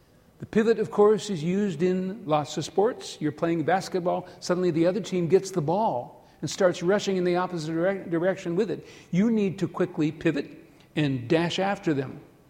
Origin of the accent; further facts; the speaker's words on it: Redfield, South Dakota, United States; Aberdeen is where I went to college. It's 40 miles north of my hometown of Redfield.